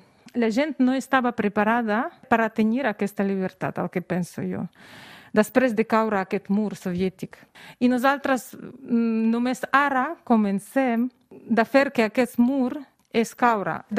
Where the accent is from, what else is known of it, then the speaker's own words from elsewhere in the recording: Pinsk, Brest Region, Belarus; born there; Catalan is a second language; also born or lived in Minsk; Jo vaig néixer a Pinsk, que és a prop de la frontera amb Polònia, més o menys a 100 quilòmetres de Polònia i també amb Ucrània, però després vaig passar molts anys a Minsk amb els meus germans